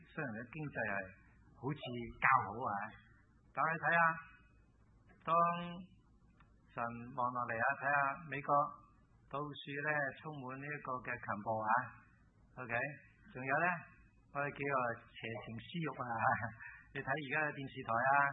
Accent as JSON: {"language": "Cantonese", "country": "China", "said": "特別係我哋中國人最多啊"}